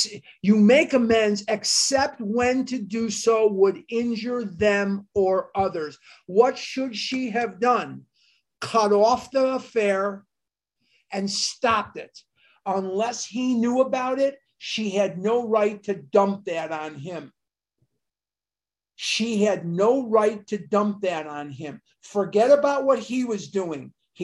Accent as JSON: {"language": "English", "town": "Chicago", "region": "Illinois", "country": "United States", "tie": "born or raised there", "said": "I'm born and raised in Chicago and this is in Ohio."}